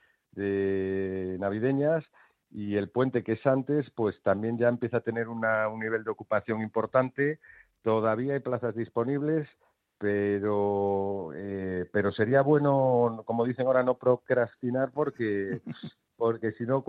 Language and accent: Spanish; Galicia, Spain; porque como buen gallego, ya sabes que como mínimo cada cosa son dos